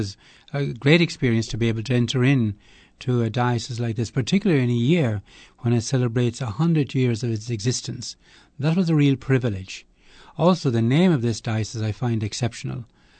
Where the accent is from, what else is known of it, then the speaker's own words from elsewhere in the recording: Ireland; accent: Irish; Well, I'm an Irish man, of course.